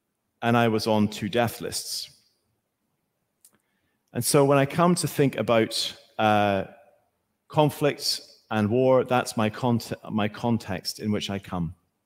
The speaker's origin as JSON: {"language": "English", "region": "Northern Ireland", "country": "United Kingdom", "said": "with my accent, I don't come from these parts. I do come from the very north of Ireland. And I was born at the end of 1970."}